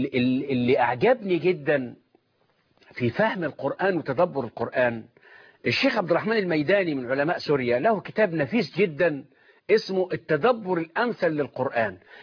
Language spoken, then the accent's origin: Arabic; Egypt; هب أنه عندنا في مصر، ما واجبنا نحوه؟